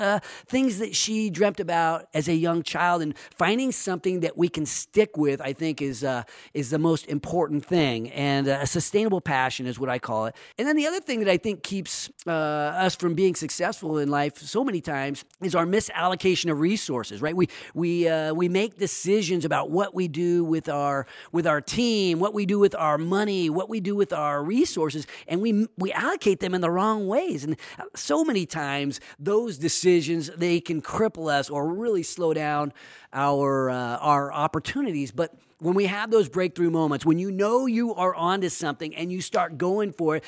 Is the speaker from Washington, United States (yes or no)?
no; Sacramento, California, United States; my family, my friends, and my community, my hometown of Sacramento.